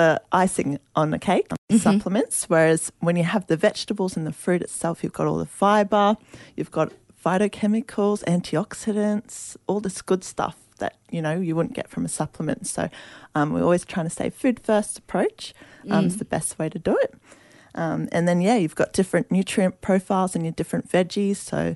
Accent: Brisbane, Queensland, Australia; also born or lived in South Africa; my family, we're from South Africa, but I moved here when I was like two, so not really. Yeah. And then, yeah, like we grew up in Brizzy, Gold Coast region.

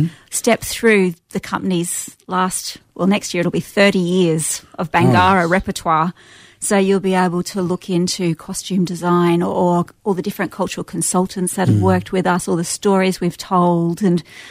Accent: Brisbane, Queensland, Australia; I grew up in Brizzy, went to Western State School here and Brisbane State High and Junction Park and went to QUT. I studied dance there. I did my BA in dance here.

